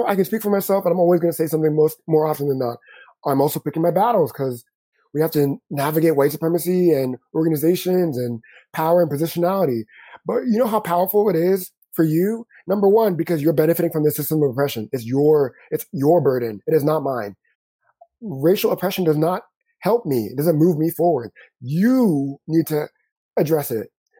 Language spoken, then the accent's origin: English; Ghana; now in United States; I am too black for Americans, because American means white. Toni Morrison said it best. I am too American for my own Ghanaian, right? Yeah. And I am too African for black folks. They can tell. They're like, you have an accent, or you behave differently.